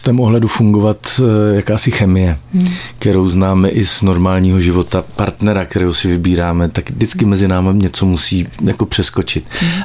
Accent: Zlín, Zlín Region, Czechia; já jsem z Moravy, já jsem ze Zlína

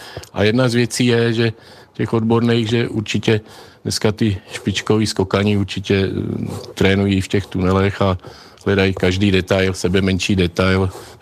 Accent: Harrachov, Liberec Region, Czechia; já jsem z Harachova, tak můžu mluvit o Harachově

